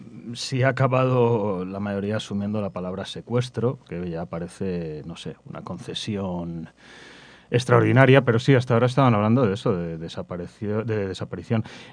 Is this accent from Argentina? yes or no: no; Spain; yo como ciudadano español siento vergüenza.